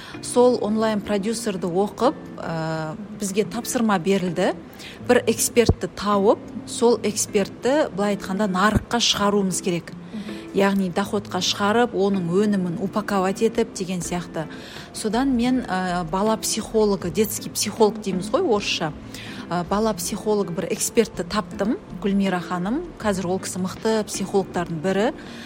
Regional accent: Jambyl Region, Kazakhstan; Мен Жамбыл облысының тумасымын.

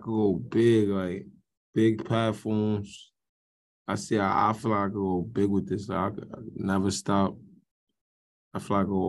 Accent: Bronx, New York, United States; born or raised there

